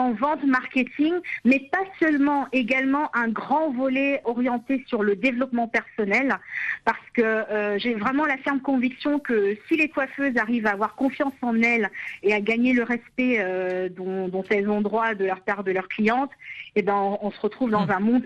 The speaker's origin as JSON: {"language": "French", "country": "Cameroon", "tie": "born or raised there", "said": "mon pays d'origine c'est la République centrafricaine, mais j'ai très longtemps vécu au Cameroun et j'y suis née"}